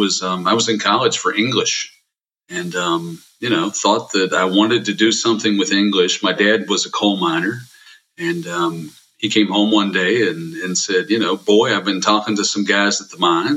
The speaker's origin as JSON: {"language": "English", "town": "Morgantown", "region": "West Virginia", "country": "United States", "tie": "born or raised there", "lives_now": "Ohio, United States", "said": "I am from outside of Morgantown, West Virginia, originally. And grew up in West Virginia, went to WVU, graduated 3 times."}